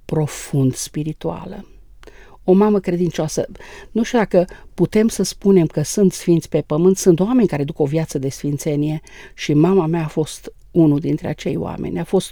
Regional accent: Feleac, Cluj County, Romania; Am copilărit la Feleac.

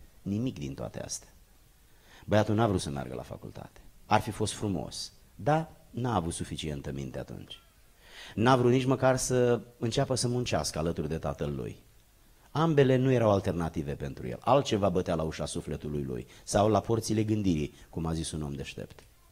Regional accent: Giurgiu County, Romania; mai toată copilăria mea am petrecut-o mergând pe câmpurile din, de lângă satul meu, pe malul Dunării sub București, în zona Giurgiului

